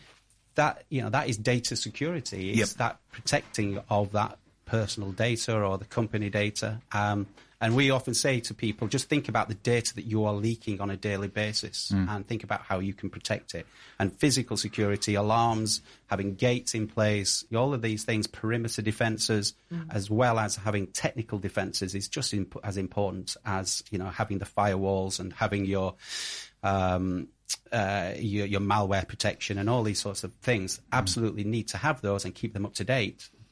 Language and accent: English; Yorkshire and the Humber, United Kingdom; accent: Yorkshire; My Yorkshire accent hopefully didn't.